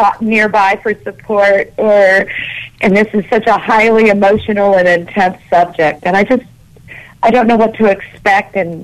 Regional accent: San Jose, California, United States; from San Jose, and I listen on KFAX

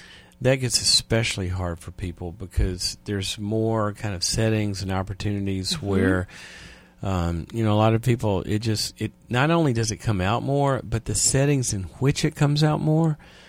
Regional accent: Louisiana, United States; From Monroe, Louisiana, not far from my hometown.

